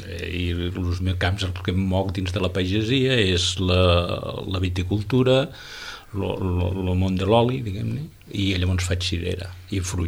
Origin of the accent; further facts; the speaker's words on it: La Serra d'Almos, Catalonia, Spain; bueno, sí, bueno, he nascut allà, vull dir, tota la vida de la Serra d'Almos